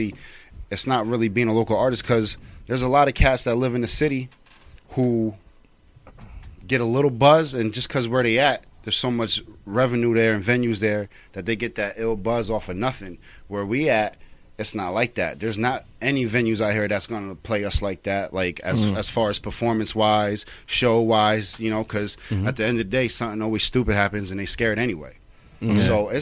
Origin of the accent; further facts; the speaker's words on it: Hudson, New York, United States; I'm from Hudson, New York, just like the rest of these cats in here, other than my boy Rainier. you know, I represent 518 to the fullest.